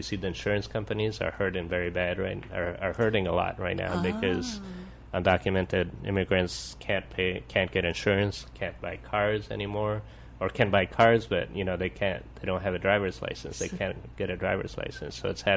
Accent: Nicaragua; Yeah, and I grew up in Nicaragua. I'm a dual citizen, actually, of the U.S. and Nicaragua

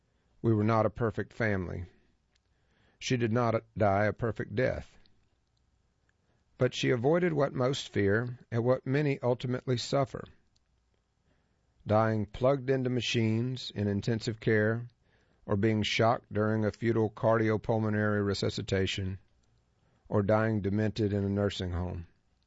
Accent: California, United States; In California, my home state

